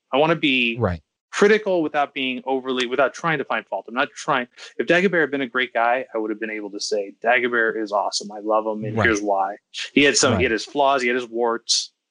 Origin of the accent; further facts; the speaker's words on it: United States; I'm an American.